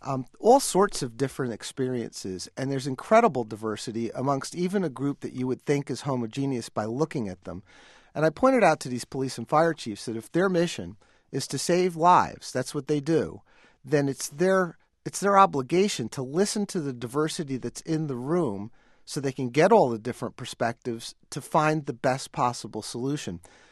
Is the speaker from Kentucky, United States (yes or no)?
no; New Jersey, United States; And I'm from New Jersey, but I didn't ask to go back there because I really don't like the winter.